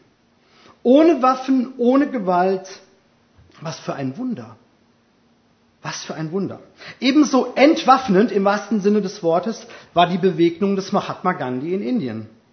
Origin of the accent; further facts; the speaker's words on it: Hesse, Germany; Ich denke da an eine Erfahrung aus meinem Heimatdorf in Hessen.